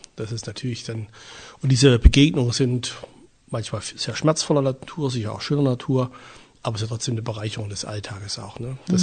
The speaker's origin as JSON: {"language": "German", "region": "Thuringia", "country": "Germany", "tie": "born or raised there", "said": "Ich bin hier in der Nähe von Erfurt groß geworden und bin in diesem Jahr seit doch schon 20 Jahren Priester und Pfarrer und arbeite hier in Erfurt in der St. Laurentius-Pfarrei."}